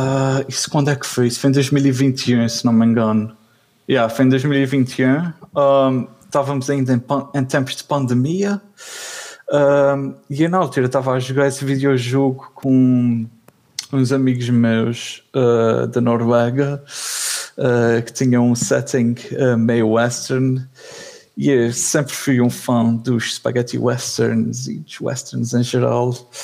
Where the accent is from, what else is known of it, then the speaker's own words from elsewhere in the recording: Azores, Portugal; Pronto, como é que cresci nos Açores, tem aquele grupo de amigos